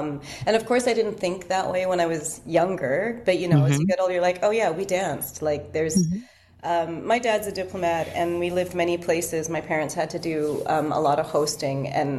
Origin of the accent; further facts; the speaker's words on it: Toronto, Ontario, Canada; I still sometimes say I'm from Toronto